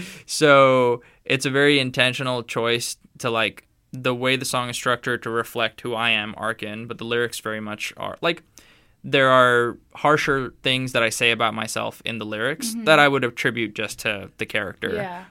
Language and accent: English; West Bengal, India; English is a second language; So there's this weird conflict of not quite being Indian enough, not quite being Western enough.